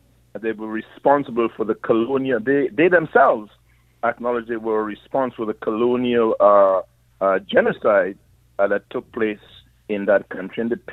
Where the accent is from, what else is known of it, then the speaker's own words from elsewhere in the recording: Trinidad & Tobago; I am from Trinidad, I grew up on the estate, my family, of the biggest, one of the biggest slaveholders in the Caribbean